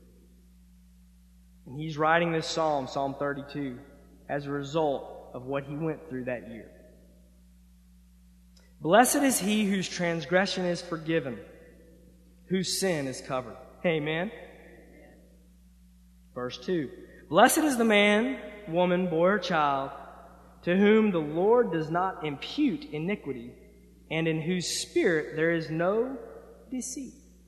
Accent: Palm Beach, Florida, United States; where I was raised in South Florida, and right there in Palm Beach, we used to go riding and looking at all this stuff.

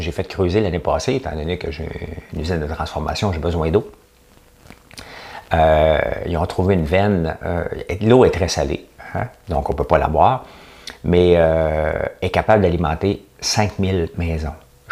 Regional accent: Montreal, Quebec, Canada; Je viens de Montréal, moi.

